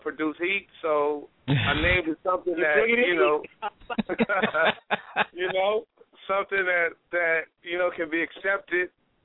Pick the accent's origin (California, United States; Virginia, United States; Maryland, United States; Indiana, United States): California, United States; Los Angeles; I grew up in Watts, and like it's about moving back.